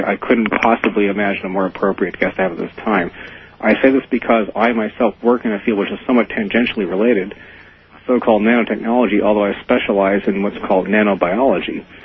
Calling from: Berkeley, California, United States; I'm calling from Berkeley, California.

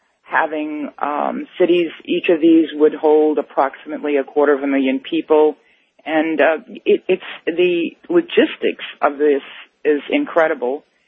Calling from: Baja California, Mexico; I'm calling from Baja, Mexico.

